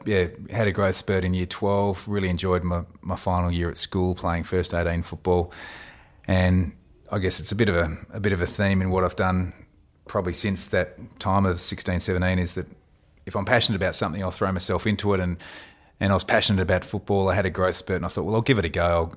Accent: Adelaide, South Australia, Australia; And growing up in Adelaide, for me, that was sort of like the mid-80s.

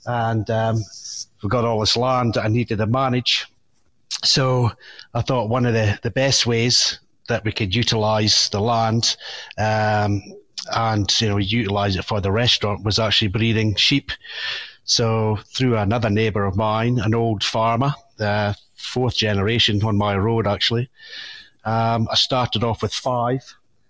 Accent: Scotland, United Kingdom; being a Scotsman, it's something we love

